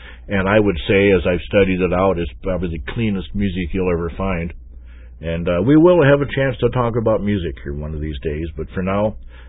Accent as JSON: {"language": "English", "region": "South Dakota", "country": "United States", "lives_now": "North Dakota, United States", "said": "I'm speaking to you from the Dakotas, more specifically North Dakota, although I am originally from South Dakota, and you can't take the Dakota out of a person"}